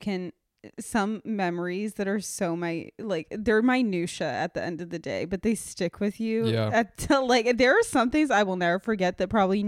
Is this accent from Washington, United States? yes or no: yes; Seattle, Washington, United States; Born and raised in the Seattle area.